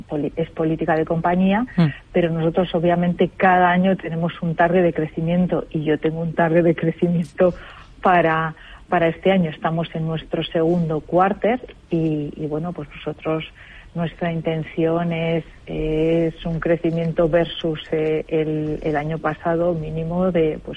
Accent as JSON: {"language": "Spanish", "country": "Spain", "said": "para mí me parece algo súper relevante como española"}